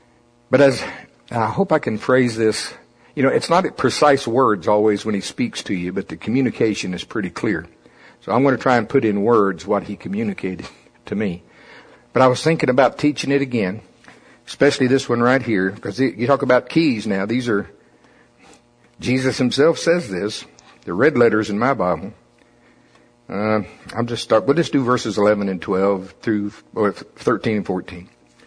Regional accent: the South, United States; See if it don't sound. I'm from the South, okay?

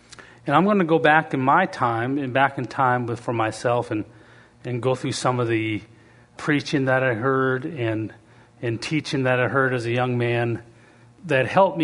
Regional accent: Canada; We have, being Canadian, I can tell you that Canadians love to get together as a group and accomplish things.

